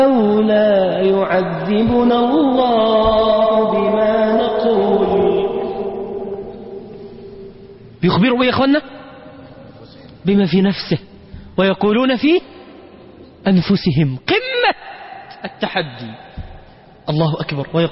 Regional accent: Mansoura, Dakahlia, Egypt; عندنا في المنصورة

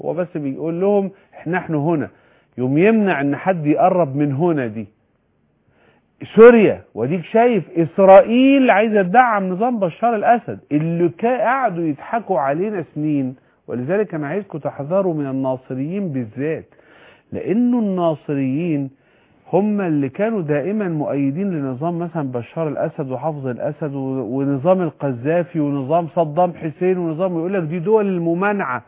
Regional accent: Egypt; كمصري كعربي كمسلم

